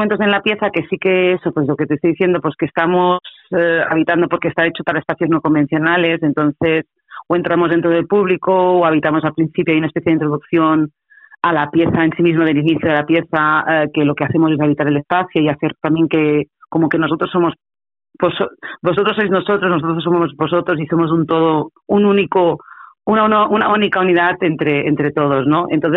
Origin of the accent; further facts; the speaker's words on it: Andorra; yo soy andorrana